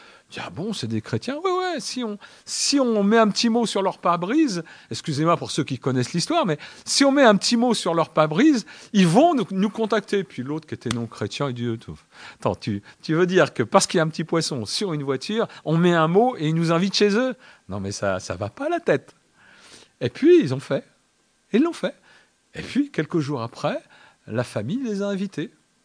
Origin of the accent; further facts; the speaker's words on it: Normandy, France; je suis un Normand à l'origine, installé en Bretagne depuis bien longtemps. Mais à l'origine, j'ai passé ma vie en Normandie.